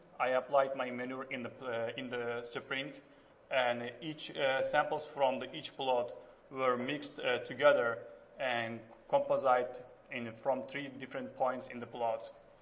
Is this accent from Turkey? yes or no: yes; Turkey; English is a second language; moved away as an adult; now in United States; from Turkey. I am studying in the Department of Plant Science in South Dakota State University